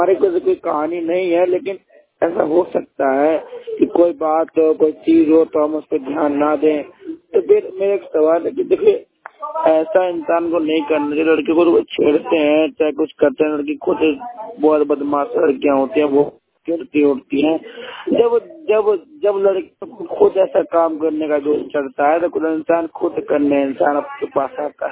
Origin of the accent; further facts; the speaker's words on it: Delhi, India; मैं दिल्ली का रहने वाला हूँ।